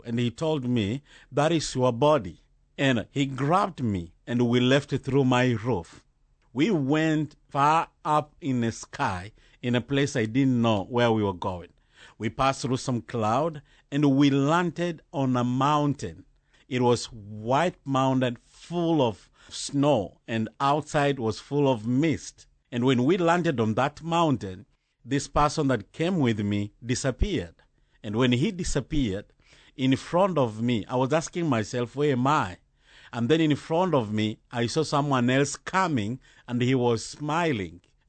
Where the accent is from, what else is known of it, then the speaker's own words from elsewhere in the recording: Kenya; from Kenya. I am married, a father of six children, and a pastor of Voice of God Revival Church in Kenya.